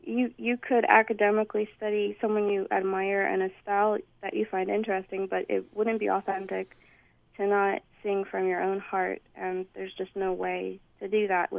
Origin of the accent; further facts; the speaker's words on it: Boyds, Maryland, United States; I grew up in Boyds, Maryland, in Montgomery County